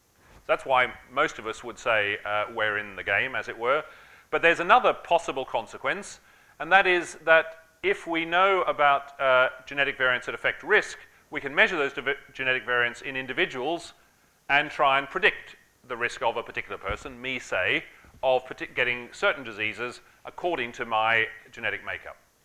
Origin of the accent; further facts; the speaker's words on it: Australia; So you've heard that I'm Australian